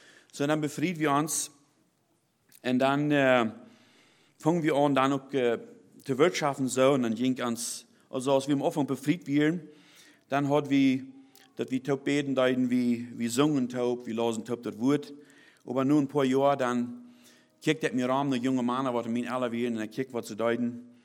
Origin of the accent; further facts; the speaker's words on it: Mexico; German is a second language; moved away as an adult; now in Kansas, United States; Ich bin in Mexiko geboren, 1975. Ich bin dort abgewachsen. Eigentlich mein ganzes Leben dort gewohnt, aber nun für ein bisschen über 3 sind wir dann hier so in der Kansas gekommen